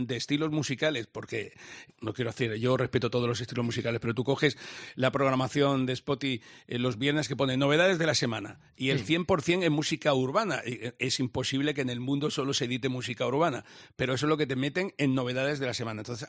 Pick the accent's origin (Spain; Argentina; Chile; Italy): Spain; Cartagena, Region of Murcia; yo soy de Cartagena de Murcia